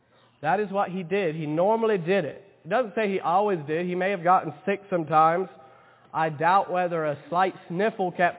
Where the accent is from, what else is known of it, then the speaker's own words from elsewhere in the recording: Kentucky, United States; I like going back to where I was brought up over there in West Kentucky sometimes.